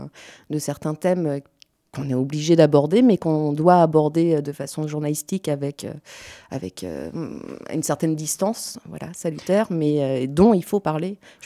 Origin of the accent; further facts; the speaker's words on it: Nantes, Pays de la Loire, France; J'ai eu la chance de vivre dans plusieurs quartiers, parce que je suis nantaise d'origine, bien que j'ai quitté la ville pendant quelques années, mais en y revenant, là, j'ai intégré ce quartier